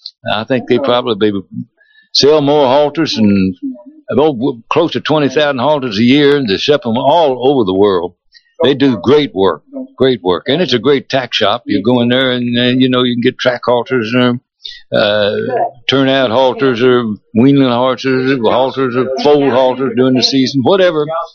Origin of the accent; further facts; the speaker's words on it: Kentucky, United States; I grew up on Dixiana.